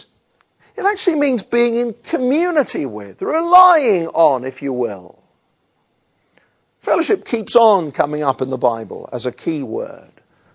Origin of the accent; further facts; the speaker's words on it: United Kingdom; That we're British, so we don't do too much of that.